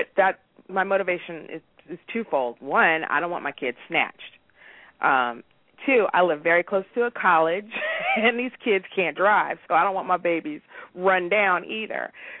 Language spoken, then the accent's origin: English; San Diego, California, United States; I didn't grow up in rural Mississippi. I grew up in San Diego, California. I was a mile from the bus.